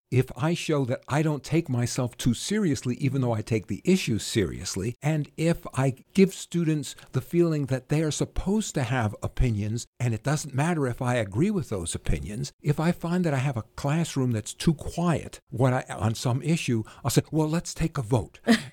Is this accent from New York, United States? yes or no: yes; New York, United States; now in Springfield, United States; Well, I'm originally from the New York area, and I went to school in upstate New York, or Binghamton